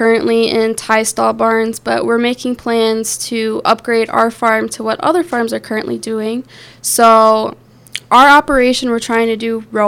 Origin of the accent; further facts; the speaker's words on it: Minnesota, United States; as Paul said, I am from Minnesota, Minnesota, and I am the current Lyon County Dairy Princess.